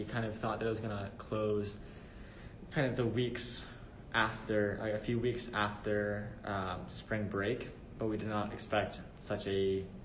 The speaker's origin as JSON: {"language": "English", "town": "Bedford", "region": "New Hampshire", "country": "United States", "said": "I'm originally from Bedford, New Hampshire."}